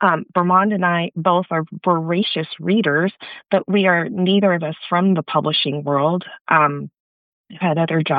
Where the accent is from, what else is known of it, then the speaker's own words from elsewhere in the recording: Austin, Texas, United States; We grew up together in Austin, Texas, and public libraries were such a big part of our lives back then.